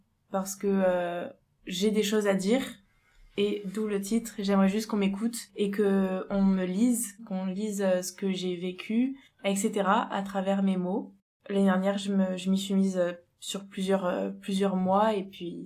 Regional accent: Toulouse, Occitanie, France; je suis étudiante en droit à Toulouse. Je suis toulousaine.

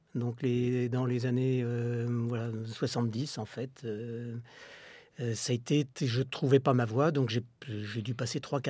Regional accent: Rome, Lazio, Italy; born there; D'abord, je retrouvais ma ville natale, parce que je suis né à Rome.

